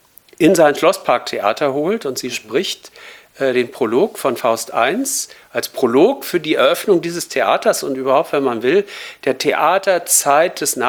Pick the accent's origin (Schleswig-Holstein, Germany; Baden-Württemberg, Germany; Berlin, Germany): Berlin, Germany; ich bin Teil meiner Kindheitsjahre in Schöneberg aufgewachsen.